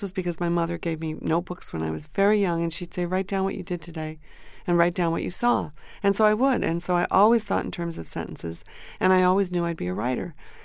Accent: Durham, New Hampshire, United States; Yes, I grew up in Durham, New Hampshire.

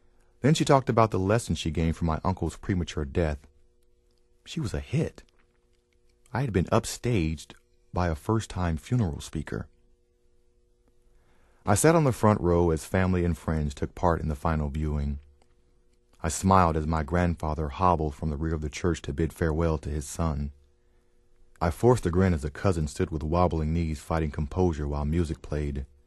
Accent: Little Rock, Arkansas, United States; My tour stop is always the same city, my hometown of Little Rock, Arkansas, and the audience is always the same, my family.

